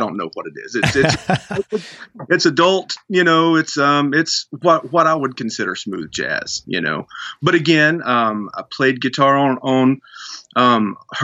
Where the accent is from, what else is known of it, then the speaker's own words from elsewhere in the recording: United Kingdom; accent: British; And, you know, and please don't persecute me over my British accent.